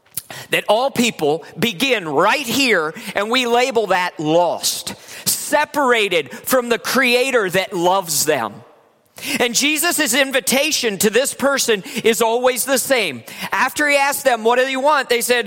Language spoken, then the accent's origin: English; West Virginia, United States; When I go anywhere in the world and mention I'm from West Virginia, There's immediately like all this baggage, some of which I love.